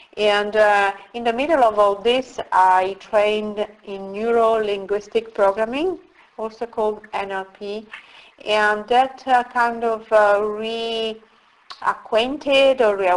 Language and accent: English; Turin, Piedmont, Italy; Originally I'm from Italy, and I was born there a few decades ago in Turin, precisely in the northwest part of Italy.